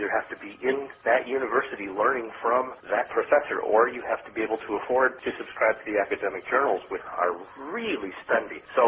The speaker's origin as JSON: {"language": "English", "town": "Chicago", "region": "Illinois", "country": "United States", "tie": "born or raised there", "said": "Back when I was a kid, I grew up in Chicago. We grew up pretty poor."}